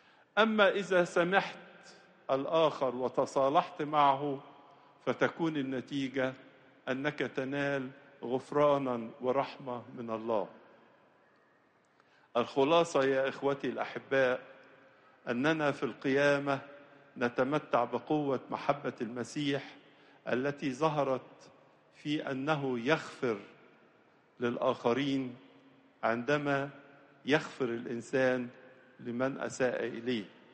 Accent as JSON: {"language": "Arabic", "country": "Egypt", "said": "احنا بنتمتع جميعنا كمصريين بوطننا مصر صاحب التاريخ والحضارة"}